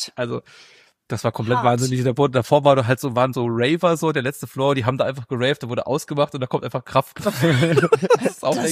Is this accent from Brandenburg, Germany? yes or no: no; Saarland, Germany; now in Berlin, Germany; Ich bin aus dem Saarland.